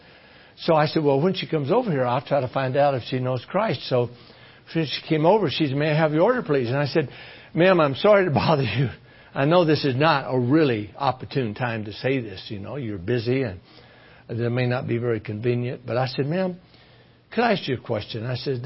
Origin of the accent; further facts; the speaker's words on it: Philippines; You know, I come from the Philippines. I can't relate to them.